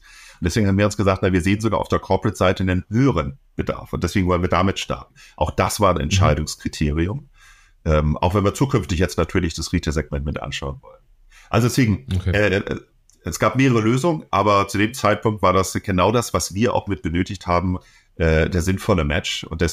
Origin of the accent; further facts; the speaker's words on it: Baden-Württemberg, Germany; Und als Schwabe guckt man natürlich auch auf die Kosten.